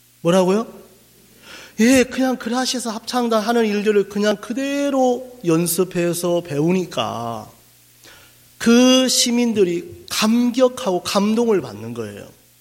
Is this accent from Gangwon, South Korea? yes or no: yes; Taebaek, Gangwon, South Korea; 저는 이제 여러분 태백에서 왔어요.